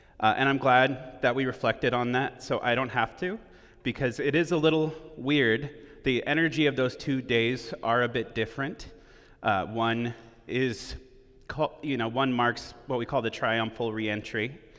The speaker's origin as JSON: {"language": "English", "country": "United States", "said": "I think it's especially important for us as American Christians to be confronted with this idea of grief, because I feel like in the West, in the United States in particular, we really have an anemic grief process."}